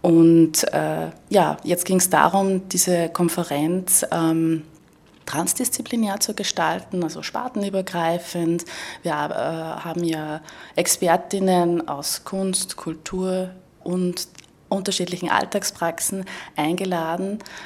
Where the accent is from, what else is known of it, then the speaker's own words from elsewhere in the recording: Wels, Upper Austria, Austria; now in Vienna, Austria; Ich bin in Wels geboren und in der Welser Gegend aufgewachsen und habe dann im In- und Ausland studiert, lebe in Wien.